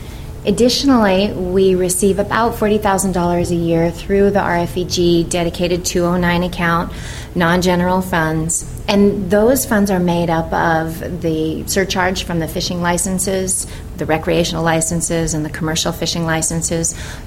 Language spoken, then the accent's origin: English; Walla Walla, Washington, United States; born there; I currently work at Nooksack. I was born in Walla Walla, so my journey's taken me sort of the opposite direction.